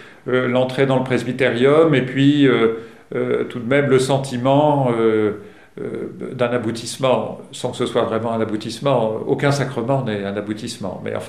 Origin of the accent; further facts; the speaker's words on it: Occitanie, France; je vous disais que j'étais du Tarn aussi